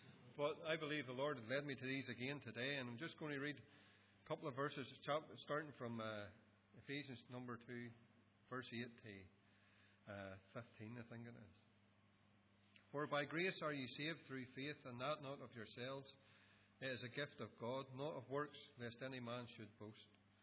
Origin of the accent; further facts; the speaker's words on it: Ballymena, Northern Ireland, United Kingdom; I was born in Ballymena, up in Ballykeel. I lived with my mum and my dad, and I have a younger brother, Jeff, as I have, and we grew up in Ballykeel